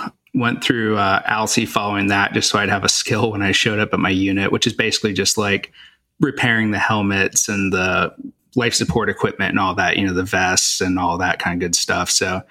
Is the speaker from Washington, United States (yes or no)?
no; Hot Springs, Arkansas, United States; I grew up in Hot Springs, Arkansas. I attended Louisiana Tech.